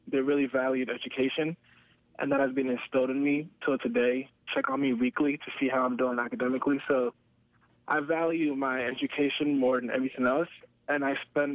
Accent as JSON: {"language": "English", "town": "Gaithersburg", "region": "Maryland", "country": "United States", "tie": "born or raised there", "also_born_or_lived": "Ghana", "said": "I was born in Ghana, Africa, West Africa. Stayed there until I was about six, came to the United States, and then moved to Gaithersburg, Maryland, and then later to Rockville, Maryland"}